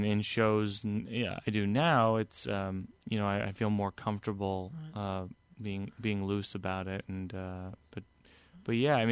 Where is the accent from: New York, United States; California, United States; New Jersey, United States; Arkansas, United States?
New Jersey, United States; I'm from Jersey.